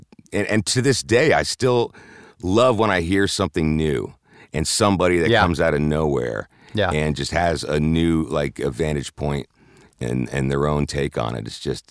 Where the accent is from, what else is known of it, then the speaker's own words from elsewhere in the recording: Harrisburg, Pennsylvania, United States; Here I come out of nowhere from Harrisburg, Pennsylvania. No one's ever heard of me.